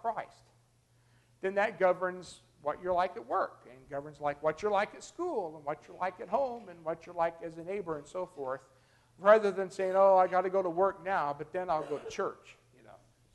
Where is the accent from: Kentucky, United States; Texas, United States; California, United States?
Kentucky, United States; If my home state of Kentucky decides that the people of West Virginia have just ticked us off one last time